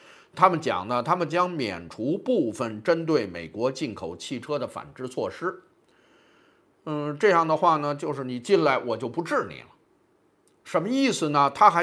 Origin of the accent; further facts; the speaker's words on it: China; 按照我们中国人这个机灵劲儿啊